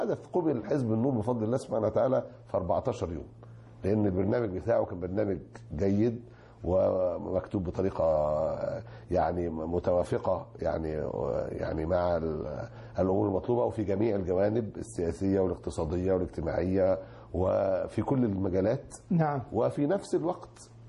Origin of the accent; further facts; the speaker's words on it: Egypt; الحملة التي تمت عندنا في مصر